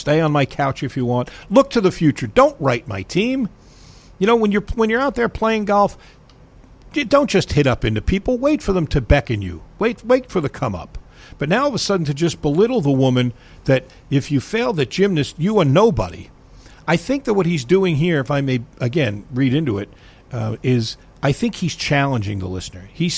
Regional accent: New York, United States; I grew up on Long Island where the golf courses are very, very crowded.

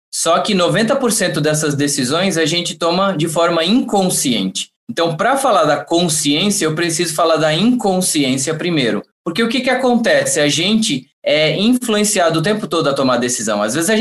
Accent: Pombal, Paraíba, Brazil; moved away as an adult; also born or lived in São Paulo / Australia; Eu venho de uma cidade do interior da Paraíba, que eu sou muito orgulhoso de ser de lá, chama Pombal. E aí eu acabei me formando em computação, vim para São Paulo. Em 2008, eu peguei tudo que eu tinha, coloquei em três malas e fui morar na Austrália. Fiquei 8 anos na Austrália

